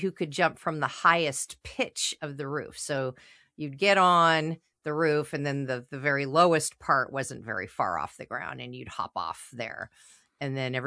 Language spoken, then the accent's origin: English; Napa, California, United States; I grew up in Napa, California, in a very rural area.